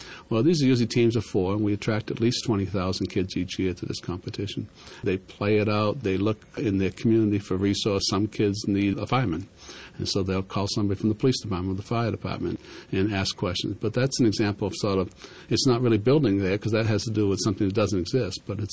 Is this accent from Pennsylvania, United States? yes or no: no; Boston, Massachusetts, United States; accent: Boston; now in Montana, United States; My Boston accent aside, I live in Montana most of the time